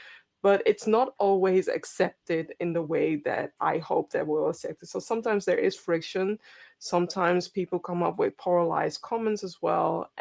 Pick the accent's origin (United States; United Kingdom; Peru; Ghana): Ghana; I am Ghanaian. My blood always is asking for warmth, especially in the winter.